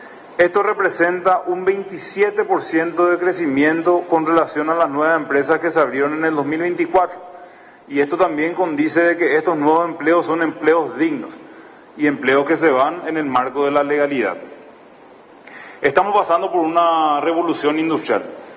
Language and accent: Spanish; Paraguay; El valor más grande que tenemos nosotros como Paraguay y como paraguayos es que entendemos que el progreso se da a través del sacrificio, a través del trabajo.